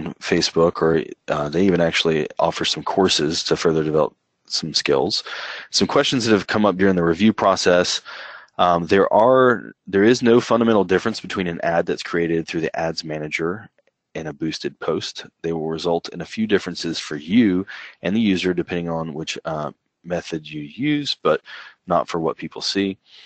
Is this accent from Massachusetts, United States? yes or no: no; Chattanooga, Tennessee, United States; it looked like I was logging into the internet from Chattanooga for a time